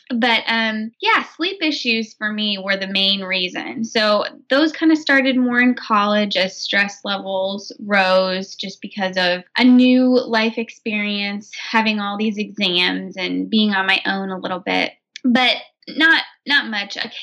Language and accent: English; Illinois, United States; I'm from Illinois in the US, and I have a great family.